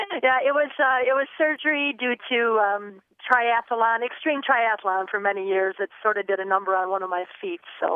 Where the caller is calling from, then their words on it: Traverse City, Michigan, United States; I'm calling today from Traverse City, Michigan.